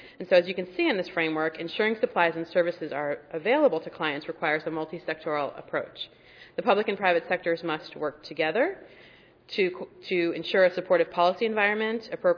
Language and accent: English; East Coast, United States; I'm also from the East Coast, so I guess better here than there right now.